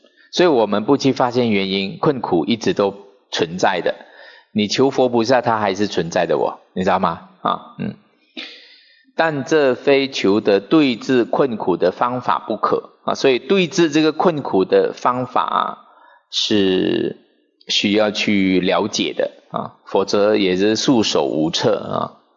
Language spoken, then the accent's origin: Chinese; China; 时节的话就是现在我们中国人讲的节气啦啊